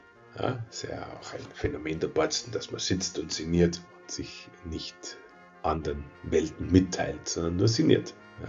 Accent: Trostberg, Bavaria, Germany; ich meine, ich bin ja aus Trostberg, das ist jetzt nicht so weit weg.

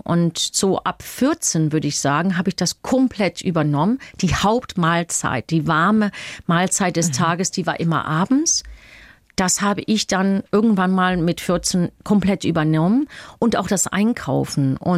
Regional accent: Spain; born there; first language English/Spanish; German is a second language; Ja, das ist meine Muttersprache. Also Englisch und Spanisch, beide. Ich bin ja in Spanien geboren.

